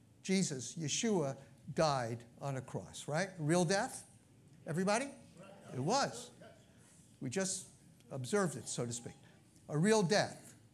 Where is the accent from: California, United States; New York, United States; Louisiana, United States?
New York, United States; Brooklyn; It's not terror, T-E-R-R-O-R, it's T-E-R-A-H, okay? I have an accent. I'm from Brooklyn, I have an accent.